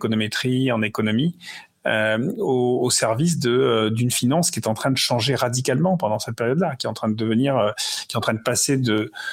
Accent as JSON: {"language": "French", "town": "Marseille", "region": "Provence-Alpes-Côte d'Azur", "country": "France", "tie": "born there", "moved": "yes", "lives_now": "Paris, France", "said": "je suis né à Marseille il y a longtemps maintenant. Trop longtemps. Et donc, je suis un provincial qui est monté à Paris, comme on dit, de façon un peu balsacienne. J'ai vécu les 20 premières années de ma vie dans la cité phocéenne à Marseille."}